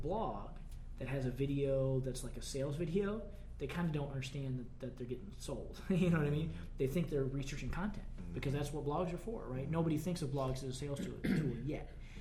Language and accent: English; Florida, United States; Now, I'm from Florida, man. We got some of the worst schools in the nation down there, you know?